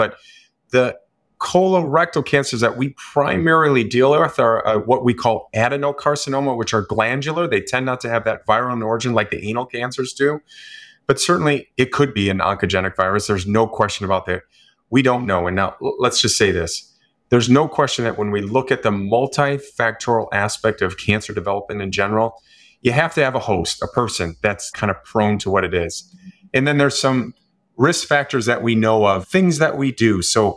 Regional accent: Wisconsin, United States; Obviously, I'm from Northern Wisconsin, and it's always good to talk to somebody from home.

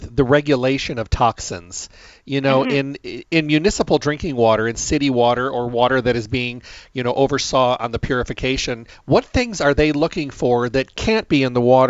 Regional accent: Midwest, United States; You know, I was raised in the Midwest and out in the country, and we all had wells, and our water was amazing.

